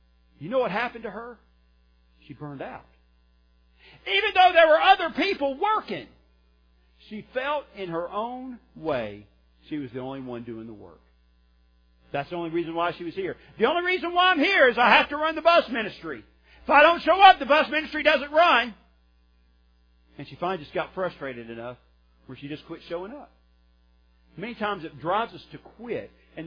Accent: Covington, Georgia, United States; Growing up in Covington, Georgia, I worked on the bus ministry

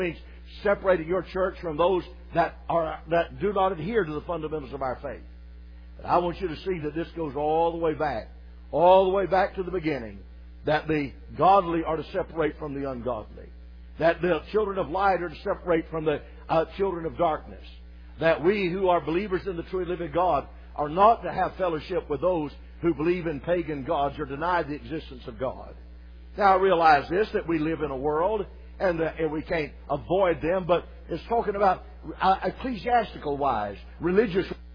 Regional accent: the South, United States; My ministry has always been in the South. I was raised in the South, and glad I was.

